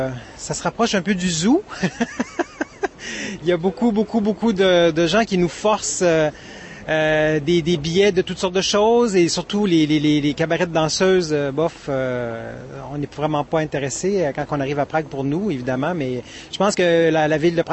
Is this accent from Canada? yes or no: yes; Montreal, Quebec, Canada; je viens de Montréal, Canada.